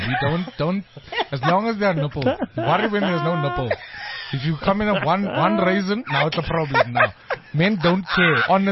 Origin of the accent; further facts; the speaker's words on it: South Africa; we are so unpredictable as South African comedians, because we all come from little hubs, which have little cultural influences, so we also very, very different.